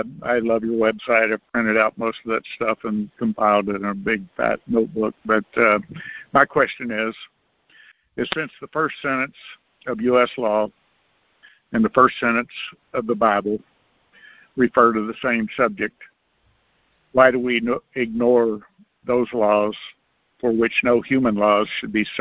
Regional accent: Texas, United States; I'm from Texas.

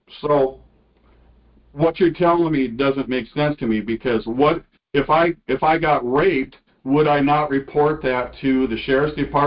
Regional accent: Luverne, Minnesota, United States; My second one here is the state of Minnesota, especially my hometown of Luverne.

